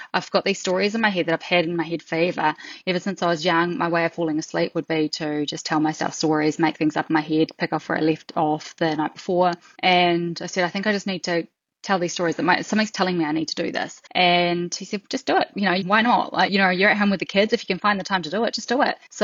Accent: New Zealand; born and bred in New Zealand, so I get back there quite a lot.

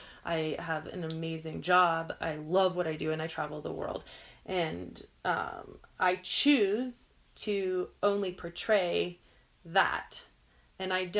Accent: Jackson, United States; I grew up in Jackson, I loved it. And I think every kid that grew up in Jackson is obsessed with their home

